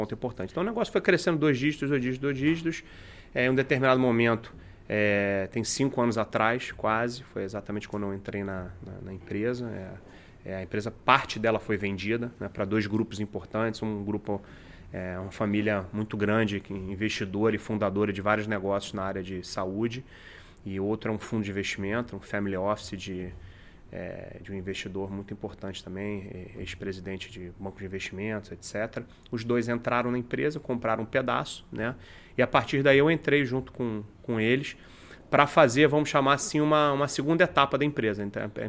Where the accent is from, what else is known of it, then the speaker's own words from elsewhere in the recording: England, United Kingdom; also born or lived in Dominican Republic; mãe brasileira, pai italiano, crescido na Inglaterra.